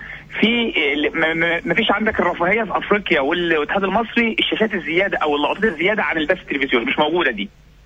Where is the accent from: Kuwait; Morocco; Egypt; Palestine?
Egypt; مش مش مش عربيه زي عندنا في مصر او سياره زي عندنا في مصر